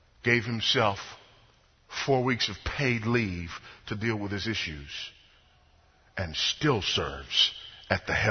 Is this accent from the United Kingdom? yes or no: no; Houston, Texas, United States; I turn your attention to my hometown. Houston, Texas